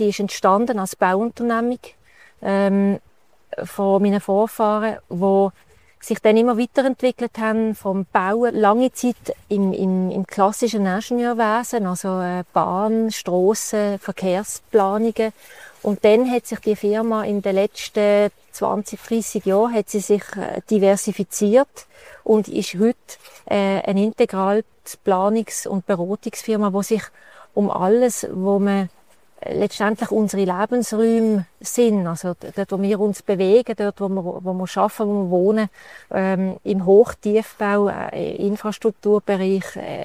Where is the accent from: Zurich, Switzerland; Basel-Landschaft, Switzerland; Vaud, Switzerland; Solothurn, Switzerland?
Basel-Landschaft, Switzerland; Muttenz; Ja, ich bin in der Region aufgewachsen, in Muttenz.